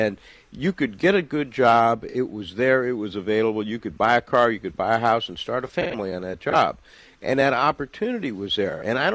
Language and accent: English; Fort Wayne, Indiana, United States; You know, I grew up in Fort Wayne, Indiana, and I grew up in the shadow of this huge General Electric factory complex